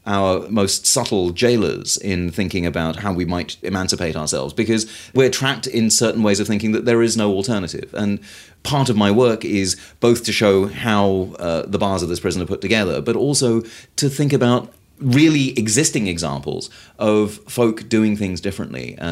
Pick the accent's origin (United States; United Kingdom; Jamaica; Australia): United Kingdom; I'm British